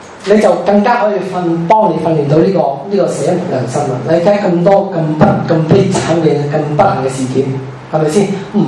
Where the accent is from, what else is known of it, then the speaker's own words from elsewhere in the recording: Hong Kong; 很简单，我们香港人很忙的，很多时候我们是最后一分钟才出街的，才起身的。